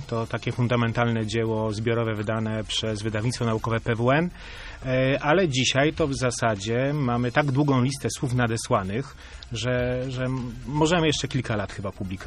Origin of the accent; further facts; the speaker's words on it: Kościan, Greater Poland Voivodeship, Poland; Ja pochodzę z Kościana, to jest chyba takie... No i chyba jedno z najbardziej wielkopolskich miast